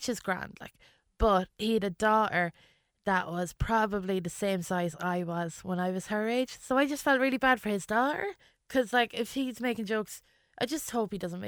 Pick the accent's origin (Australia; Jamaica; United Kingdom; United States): United Kingdom; England; born there; I was English. Do you know, like, I was born in England, and the culture, like, my family are builders, so we just go wherever the work is.